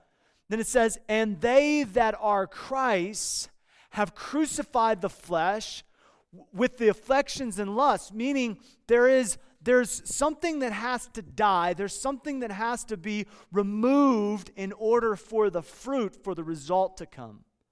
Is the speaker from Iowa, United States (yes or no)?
yes; Iowa, United States; now in Los Angeles, United States; I grew up in Iowa, and I grew up working on a farm and gardening, and so when we're in LA County